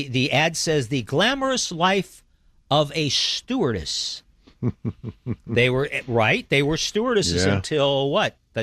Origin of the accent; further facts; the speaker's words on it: Midwest, United States; I'm from the Midwest. So our idea of mayonnaise, those of us from the Midwest, is this concoction called Miracle Whip.